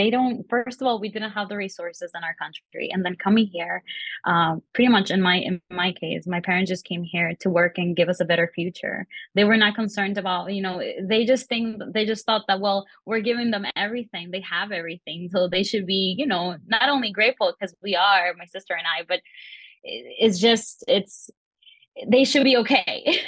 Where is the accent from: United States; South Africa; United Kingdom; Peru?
Peru; And if I did have any mental health problems when I came from Peru, here it was like double because I was struggling with all of this.